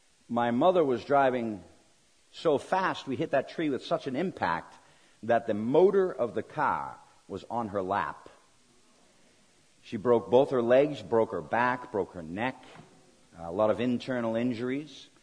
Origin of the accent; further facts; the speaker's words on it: Boston, Massachusetts, United States; Let me start in the beginning. I grew up in the Boston area.